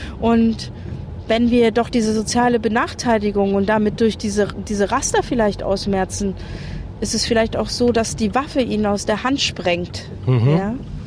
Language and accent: German; West Germany, Germany; Aber ich bin auch ein Wessi.